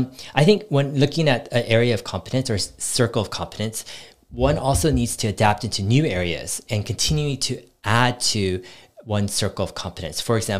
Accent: California, United States; Well, I grew up in Silicon Valley, and technology was integrated into my life, and it was not scary at all in a lot of ways.

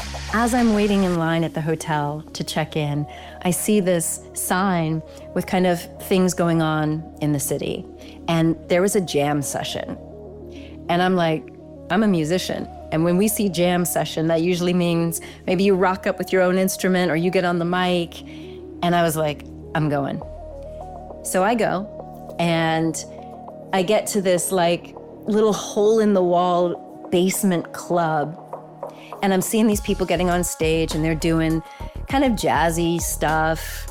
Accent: Silver Spring, Maryland, United States; well, actually, I'm from Silver Spring.

